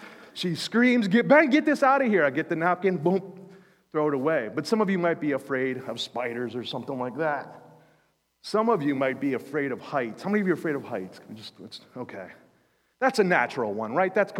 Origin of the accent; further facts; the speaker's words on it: Beaver Falls, Pennsylvania, United States; But there was these tensions and worries that we had growing up in Beaver Falls.